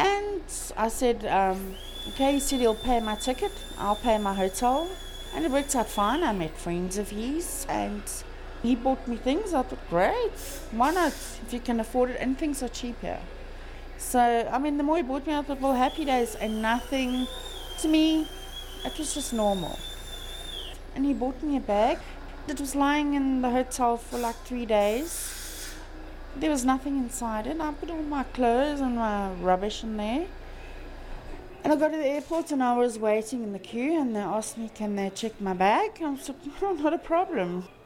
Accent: South Africa; Well, I'm South African.

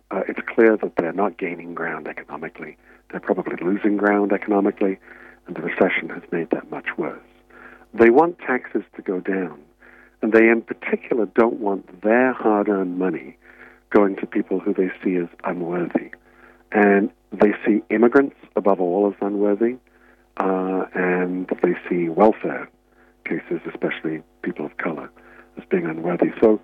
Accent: England, United Kingdom; now in Australia; I'm originally English.

